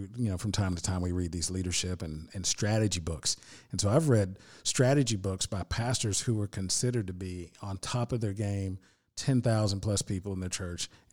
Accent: Tennessee, United States; now in Hopkinsville, United States; I mean, I'm from Tennessee. I'm a good old Tennessee country boy from the river and West Tennessee.

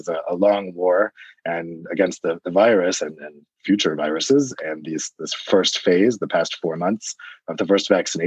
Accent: United States; now in Belgium; You know, I'm an American living in Belgium.

